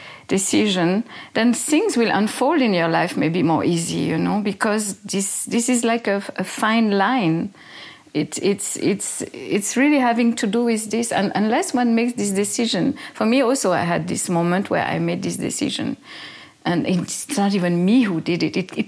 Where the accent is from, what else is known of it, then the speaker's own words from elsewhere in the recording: Switzerland; English is a second language; because as a Swiss, growing up in Switzerland, one is always working on something